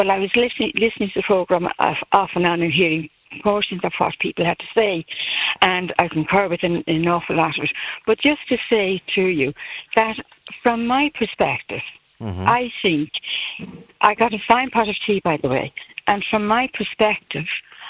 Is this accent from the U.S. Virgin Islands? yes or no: no; Dublin, Leinster, Ireland; I'm originally from Dublin.